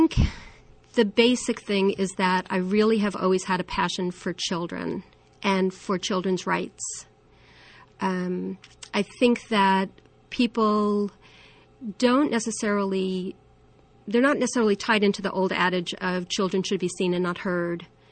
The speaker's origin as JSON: {"language": "English", "town": "Long Island", "region": "New York", "country": "United States", "tie": "born or raised there", "moved": "yes", "lives_now": "San Francisco, United States", "said": "Yes, I grew up on Long Island."}